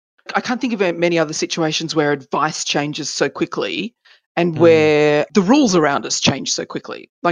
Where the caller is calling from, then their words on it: Melbourne, Victoria, Australia; And I'm coming from Melbourne, where it promised that it would be sunny today